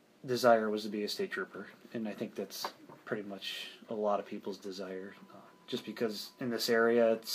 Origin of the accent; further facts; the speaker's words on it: New York, United States; You drive around. I grew up in this area in upstate New York.